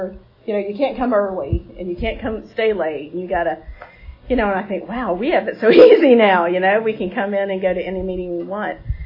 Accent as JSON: {"language": "English", "region": "Georgia", "country": "United States", "tie": "born or raised there", "said": "I grew up in down near Fort Benning, Georgia. My dad was retired military."}